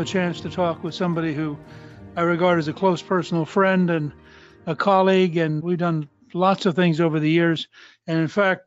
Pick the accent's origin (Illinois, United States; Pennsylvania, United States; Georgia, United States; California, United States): Georgia, United States; and of course, I'm a Republican from Georgia.